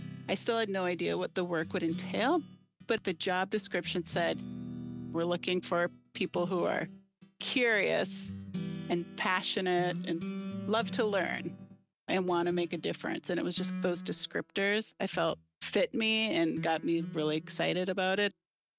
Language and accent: English; Cass Lake, Minnesota, United States; now in Stillwater, United States; I grew up at the Leech Lake Reservation, born and raised in Cass Lake. I live in Stillwater, and yeah, I'm a citizen of the Boys Fort Band of Ojibwe.